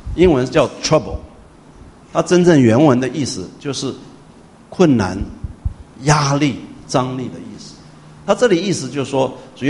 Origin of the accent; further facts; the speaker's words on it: Taiwan; 我是从台湾来的，我们在台湾也不讲英文的，所以我很紧张啊